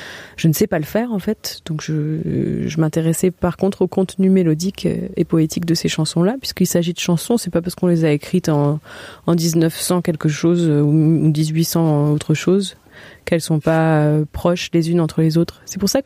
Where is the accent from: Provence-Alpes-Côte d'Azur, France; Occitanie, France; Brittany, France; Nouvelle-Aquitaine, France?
Provence-Alpes-Côte d'Azur, France; Marseille; Il est de Saint-Nazaire et moi je suis de Marseille.